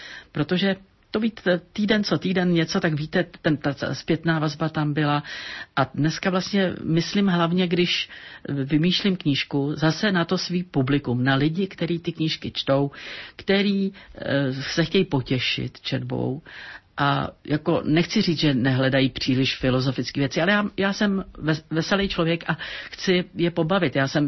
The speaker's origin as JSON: {"language": "Czech", "town": "Buštěhrad", "region": "Central Bohemian Region", "country": "Czechia", "said": "protože jsem z Buštěhradu"}